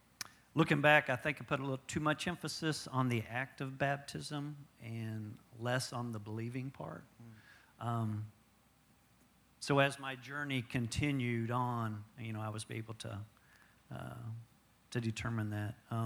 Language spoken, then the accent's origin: English; Tulsa, Oklahoma, United States; I grew up in Tulsa, Oklahoma, in a Christian family